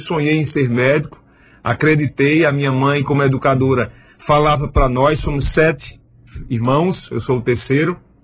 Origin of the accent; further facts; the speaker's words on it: Flores, Pernambuco, Brazil; also born or lived in Serra Talhada; eu sou nascido no interior de Pernambuco, uma cidade... Nasci, na verdade, em Serra Talhada, mas morei a minha infância numa cidade vizinha chamada Flores, uma cidade de menos, em torno de 20 mil habitantes.